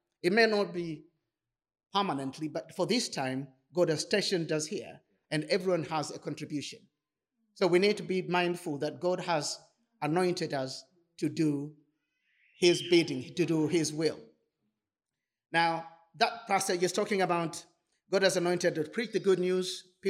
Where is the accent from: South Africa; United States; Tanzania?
Tanzania; born there; I was born in Tanzania